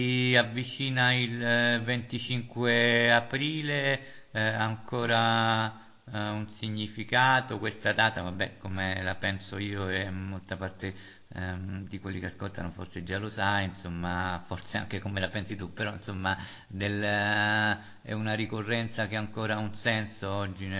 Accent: Umbria, Italy; io sono umbro, tra l'altro, quindi ho anche dovuto votare

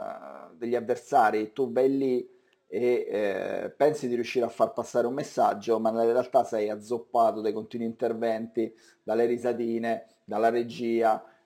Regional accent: Rome, Lazio, Italy; sono romano, ho la mia identità e ho anche il mio accento

